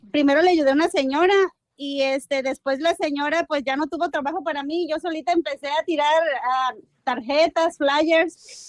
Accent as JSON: {"language": "Spanish", "town": "Tepic", "region": "Nayarit", "country": "Mexico", "lives_now": "United States", "said": "Yo soy originaria de Tepic, Nayarit, ¿verdad? Ajá, y puro Cora."}